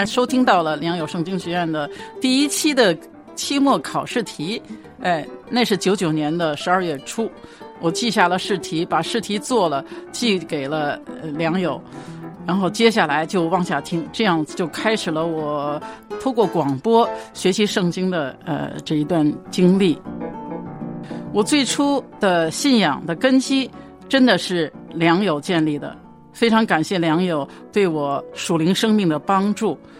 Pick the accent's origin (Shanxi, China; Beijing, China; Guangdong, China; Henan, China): Beijing, China; 我们夫妻来自北京，都是66届高中毕业生，也就是被称为老三届。